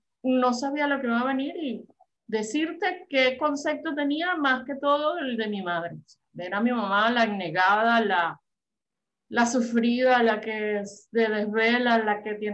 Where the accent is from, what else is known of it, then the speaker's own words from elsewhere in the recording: Venezuela; now in Spain; Ah, bueno, soy venezolana, perdón. Soy venezolana. Me vine a España porque, bueno, ya sabemos las razones de...